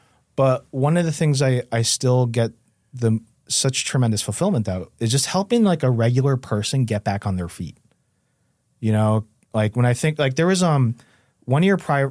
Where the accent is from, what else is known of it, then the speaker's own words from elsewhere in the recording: New Haven, Connecticut, United States; Like, I grew up in Westville, the Westville section of New Haven, which is, like, a pretty, like, upper middle class, affluent, you know, neighborhood.